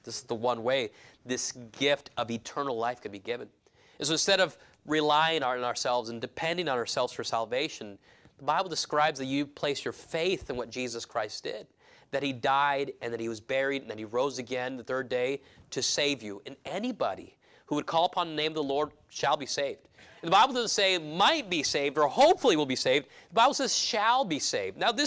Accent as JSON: {"language": "English", "region": "California", "country": "United States", "tie": "born or raised there", "said": "I grew up in California"}